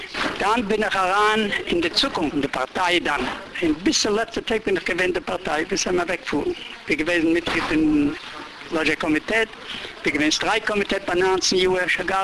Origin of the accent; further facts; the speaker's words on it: Germany; first language Yiddish; German is a second language; also born or lived in Łódź, Poland; Ich kenne Polnisch. Ja. Ich kenne noch Polnisch. Ich kenne Deutsch. Ich habe gelernt Deutsch noch vor dem Krieg. War nah vor gewesen. Aufgezogen in Deutschland. Ein Jüdischer, aber wir waren in Deutschland aufgezogen.